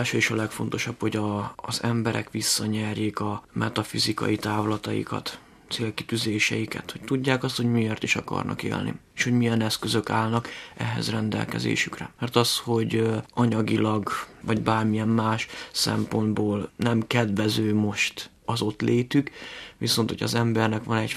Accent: Jánkmajtis, Szabolcs-Szatmár-Bereg, Hungary; Egyébként Jángmajtisról származom, ez Szatmári vidék egy kis települése közel a 3-as határhoz.

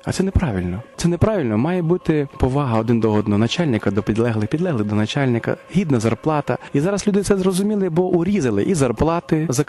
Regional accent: Nadvirna, Ivano-Frankivsk Oblast, Ukraine; я кажу, я також з Надвірної

